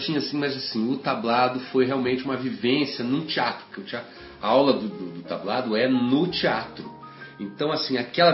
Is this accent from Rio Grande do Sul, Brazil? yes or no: no; Rio de Janeiro, Brazil; Eu passei com a parte da minha infância no Rio Comprido, logo depois do túnel Rebouças. Sim. Mas a partir dos 8 anos eu sou um garoto zona sul mesmo, né? Assim, até os meus 16 eu morei no Leblon.